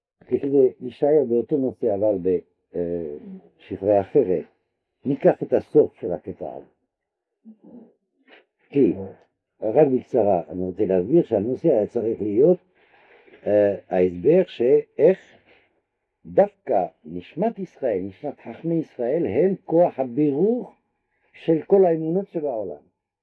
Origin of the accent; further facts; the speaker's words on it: Algeria; כשהייתי ילד באלג'ריה